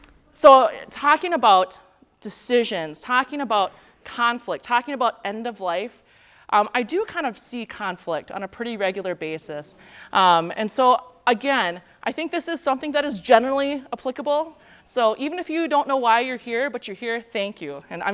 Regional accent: Minnesota, United States; we ended up back in my hometown. We live right now like by Butterfield, Minnesota. Again, that's just very, very rural.

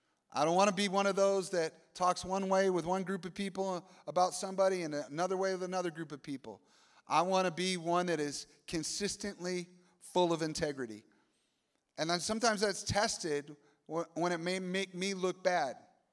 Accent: Michigan, United States; And I grew up in Michigan, so I remember the Mackinac Bridge.

